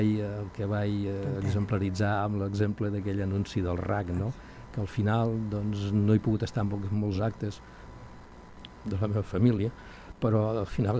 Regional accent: L'Espluga de Francolí, Catalonia, Spain; perquè jo m'he sentit molt vinculat en aquest lloc de l'Espluga, al meu poble natal, des d'arrels familiars, infantesa, la meva infantesa pels carrers del poble

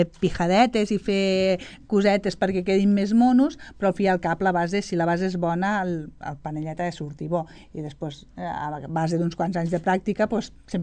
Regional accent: Guimerà, Catalonia, Spain; El meu poble, Guimarà, les dones deien que els panellets no es toquetegen i no s'amassen

